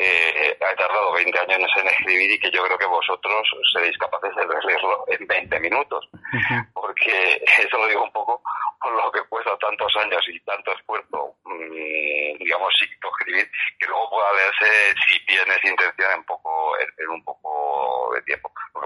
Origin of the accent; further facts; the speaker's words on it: Collado Villalba, Community of Madrid, Spain; Cuando era niño, montaba en bicicleta en la Sierra de Madrid, concretamente en Collado Villalba